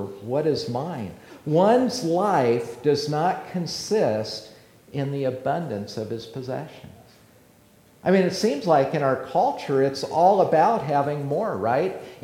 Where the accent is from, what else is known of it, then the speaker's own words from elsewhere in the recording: Nebraska, United States; I'm from Western Nebraska. You ought to see the view I have.